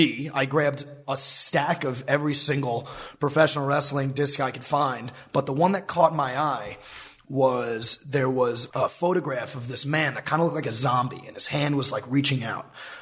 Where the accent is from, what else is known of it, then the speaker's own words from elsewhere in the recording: New York, United States; I grew up in New York. I don't come from Jersey.